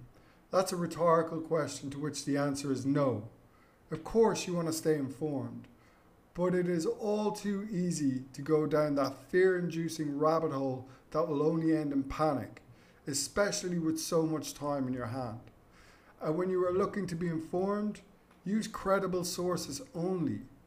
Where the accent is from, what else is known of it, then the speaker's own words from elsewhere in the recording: Ireland; I'm Irish, so I'm only speaking to how our government has reacted.